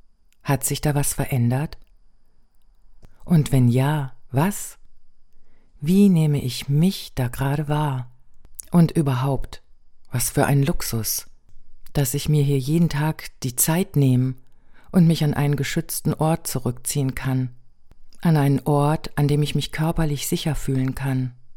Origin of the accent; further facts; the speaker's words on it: Germany; Also für mich als Deutsche räumlich gesehen doch schon fühlbar recht nah.